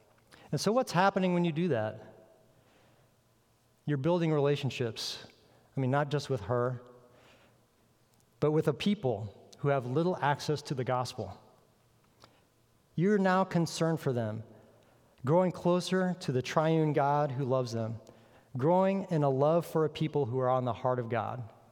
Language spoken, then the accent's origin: English; Florida, United States; Now, we are from Florida.